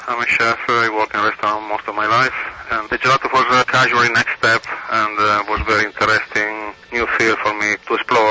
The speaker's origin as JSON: {"language": "English", "town": "Turin", "region": "Piedmont", "country": "Italy", "tie": "born or raised there", "said": "Yes, I'm from Torino, Italy."}